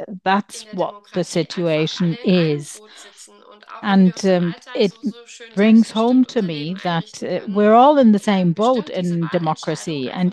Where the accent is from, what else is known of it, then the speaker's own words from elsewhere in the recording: Germany; I'm from Germany.